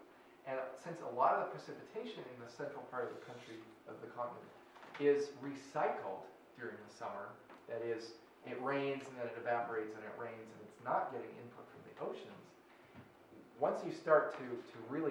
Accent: Minnesota, United States; Well, okay, you know, I'm from Minnesota. I'd love to be able to golf in February.

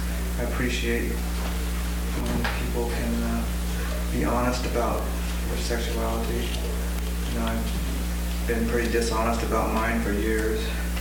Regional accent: Seattle, Washington, United States; I'm from Seattle, Washington

